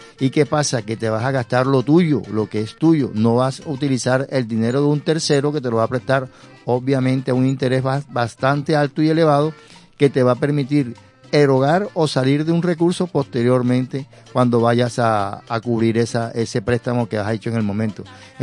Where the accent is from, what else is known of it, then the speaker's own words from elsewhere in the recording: Barranquilla, Atlántico, Colombia; Entonces nosotros tenemos, como buenos barranquilleros, ser equilibrados al momento de desbordarnos en los gastos